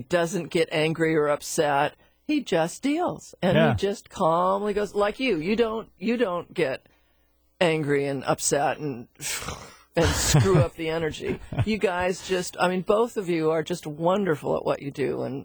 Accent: Seattle, Washington, United States; I mean, for heaven's sakes, I grew up in Seattle, but it trashes my flowers.

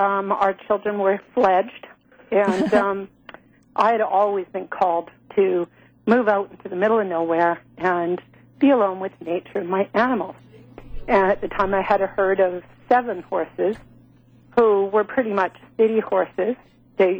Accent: British Columbia, Canada; I'm actually from Middle British Columbia.

